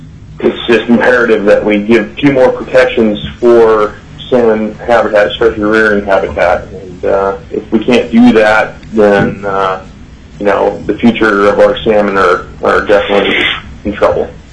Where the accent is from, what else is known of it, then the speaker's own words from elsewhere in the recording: Juneau, Alaska, United States; I'm from Juneau, Alaska, and I'm representing myself and a local sporting goods company